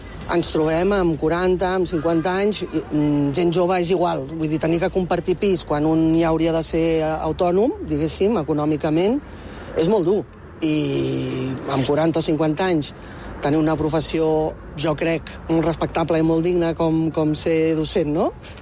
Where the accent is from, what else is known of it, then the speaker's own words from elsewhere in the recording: Prats de Lluçanès, Catalonia, Spain; Jo vinc de Prats de Lluçanès, que està al centre de Catalunya. Tot i que tinc habitatge relativament a prop, a la banda d'Aragó